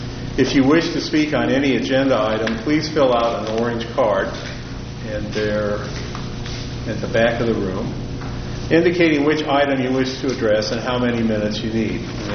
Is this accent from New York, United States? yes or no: no; Bishop, California, United States; I'm from Bishop, and I'm the chairman.